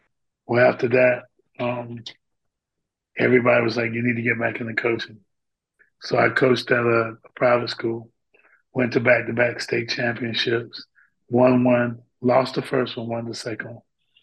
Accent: North Carolina, United States; Moved back to my hometown, which is North Carolina.

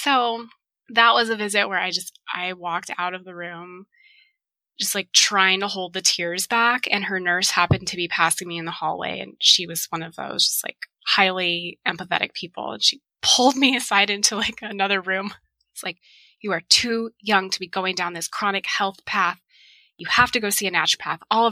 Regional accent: Tucson, Arizona, United States; So I was born and raised in Tucson.

